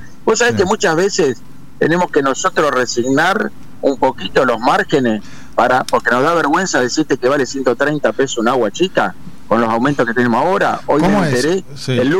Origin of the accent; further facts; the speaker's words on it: Argentina; somos argentinos, bueno, y vos sabés lo que somos con la inflación.